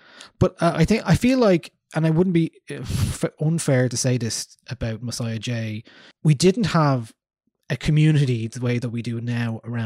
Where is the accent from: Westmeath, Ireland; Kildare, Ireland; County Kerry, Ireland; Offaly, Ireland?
Kildare, Ireland; Newbridge; just because I'm from Newbridge in Kildare